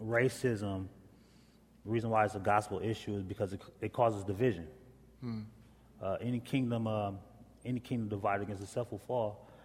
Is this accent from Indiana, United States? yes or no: yes; Fort Wayne, Indiana, United States; Born and raised in Fort Wayne. Went to Southside High School, graduated in 2003.